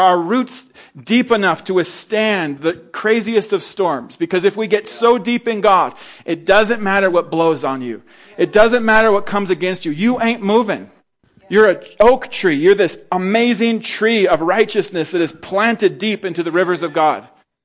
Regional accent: Mammoth, California, United States; in the growing up in Mammoth, we used to worry about earthquakes all the time, and we do earthquake drills, and you know, worry about volcano.

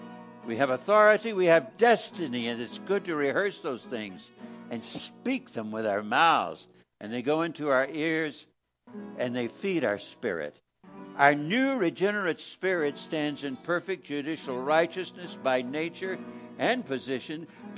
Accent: Idaho, United States; We hail from Idaho, but I wrote this in Big Sky Country in Montana.

